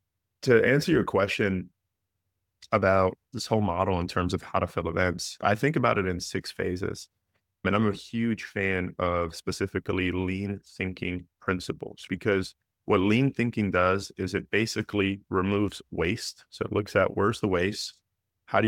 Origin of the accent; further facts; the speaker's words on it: New York City, New York, United States; I grew up in the Bronx in New York City. Extremely poor.